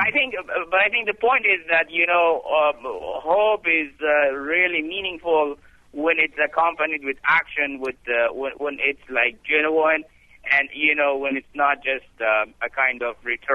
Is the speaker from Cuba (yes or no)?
no; Kabul, Afghanistan; I was growing up in Kabul City, Afghanistan.